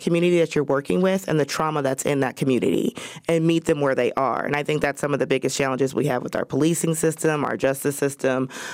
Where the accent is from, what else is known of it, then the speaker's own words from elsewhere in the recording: Palm Springs, California, United States; I grew up in Palm Springs, California, so no.